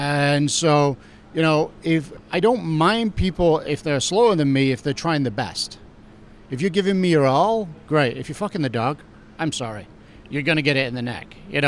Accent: England, United Kingdom; But the core of me, I'm English. And so I have to serve you a 20-ounce pint.

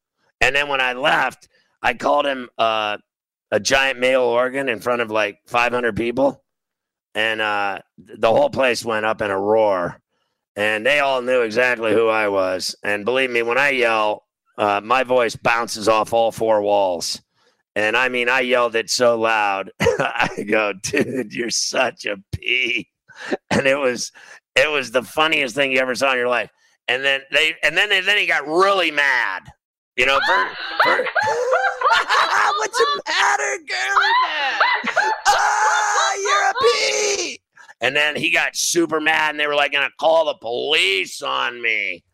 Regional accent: Pittsburgh, Pennsylvania, United States; Like in hockey, growing up in Pittsburgh, I played hockey.

